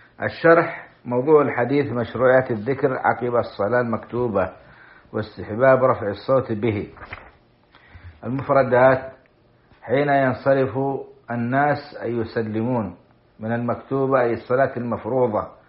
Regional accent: Saudi Arabia; في بلادنا السعودية

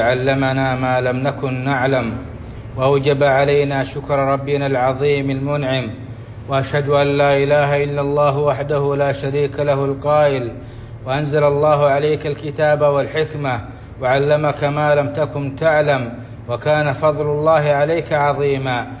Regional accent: Saudi Arabia; بلادنا السعودية

